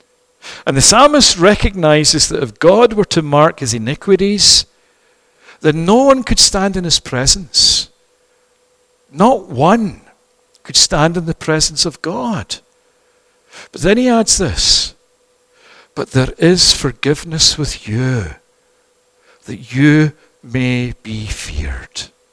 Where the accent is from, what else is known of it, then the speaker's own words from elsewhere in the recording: Toronto, Ontario, Canada; And I'm saying, no, I'm not. I'm born and raised in Toronto.